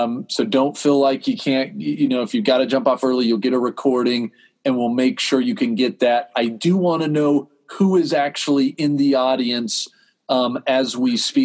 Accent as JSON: {"language": "English", "region": "Utah", "country": "United States", "said": "I'm from Utah."}